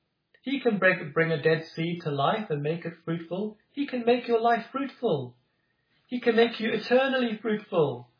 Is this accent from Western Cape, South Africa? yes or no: yes; Cape Town, Western Cape, South Africa; You know, I grew up in South Africa, and where I grew up, on the tip of Africa in Cape Town